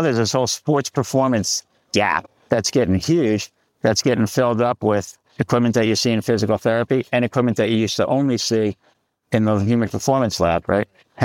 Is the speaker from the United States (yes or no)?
yes; Farmington, New Jersey, United States; So Rich and I grew up in New Jersey, the Garden State, right? Yeah. In a farming community. A great place to grow up, by the way, Farmington.